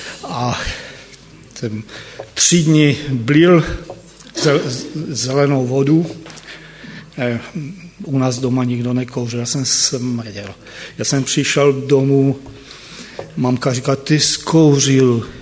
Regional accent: Moravian-Silesian Region, Czechia; born there; narodil jsem se, mám psaný Těšín, ale narodil jsem se v Sanice, takže mezi Těšínem a Albrechticemi někde ve Stanislovicích se narodil. A měl jsem věřící rodiče

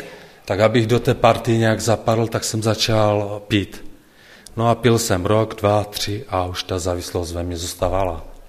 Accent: Frýdek-Místek, Moravian-Silesian Region, Czechia; vyrůstal jsem v dětském domově ve Frýdku Misku, zhruba asi 13-14 let.

